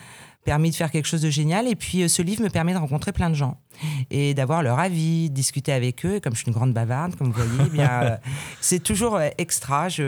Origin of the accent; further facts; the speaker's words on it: Vierzon, Centre-Val de Loire, France; 100% vierzonaise. Je suis née à Vierzon. Ma fille est née à Vierzon. On est vierzonaise et super fière de l'être.